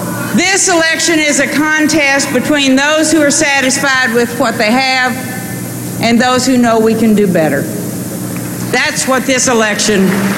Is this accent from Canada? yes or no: no; Texas, United States; And I couldn't be prouder, both as a Texan and as a Democrat